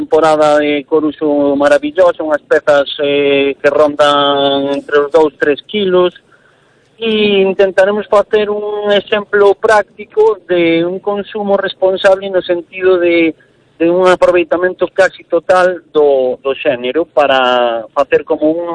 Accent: Reinosa, Cantabria, Spain; born there; eu nacín en Reinosa, en Cantabria, por temas laborales do meu pai

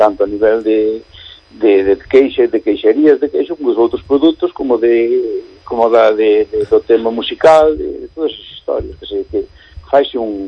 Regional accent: Galicia, Spain; porque somos aquí de Galicia

